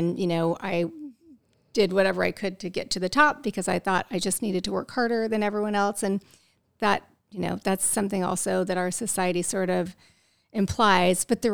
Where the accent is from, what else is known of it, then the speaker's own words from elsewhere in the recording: Midwest, United States; I was raised in the Midwest and, you know, a pretty austere household.